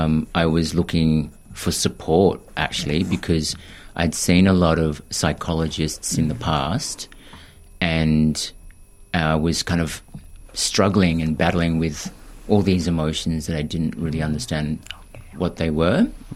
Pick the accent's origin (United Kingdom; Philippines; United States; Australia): Philippines; I know that I'm from the Philippines, but I have no understanding of what culture is.